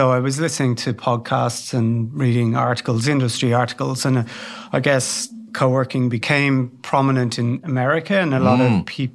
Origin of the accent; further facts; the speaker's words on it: Dublin, Leinster, Ireland; So I'm originally Irish. I grew up in Dublin.